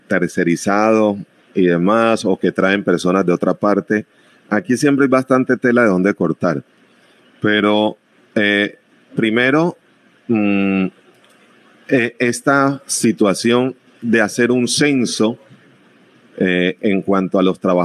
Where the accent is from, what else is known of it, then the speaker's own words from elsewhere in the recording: Buenaventura, Valle del Cauca, Colombia; porque somos de Buenaventura, no podemos trabajar en otro lado.